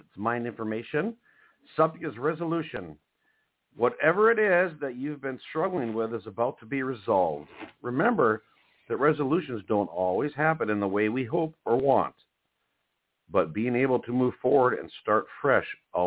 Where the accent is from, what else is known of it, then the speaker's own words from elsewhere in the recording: Minnesota, United States; I remember when I grew up in Minnesota, your registration for your plates and stuff like that, you paid more if your car was newer.